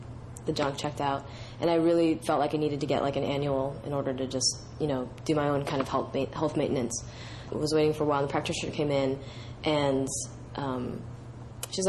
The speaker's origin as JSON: {"language": "English", "region": "Louisiana", "country": "United States", "tie": "born or raised there", "said": "I remember when I was, like, about three or four years old growing up in Louisiana"}